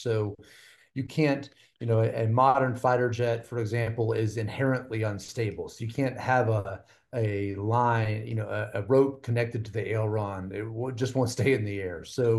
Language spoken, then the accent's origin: English; Texas, United States; moved away as an adult; born and bred in Texas, left for 20 something years to serve the country in the Navy.